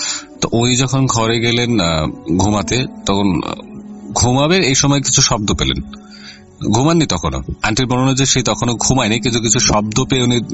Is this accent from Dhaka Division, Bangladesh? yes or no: no; Charghat, Rajshahi Division, Bangladesh; আমি তখন চারোঘাটে দিয়ে আমার নিজের এলাকায়।